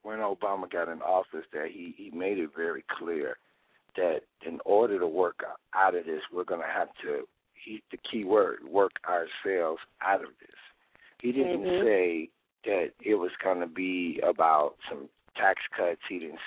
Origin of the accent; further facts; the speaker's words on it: Chicago, Illinois, United States; now in Atlanta, United States; Of course, I'm from Chicago. I now live in Atlanta.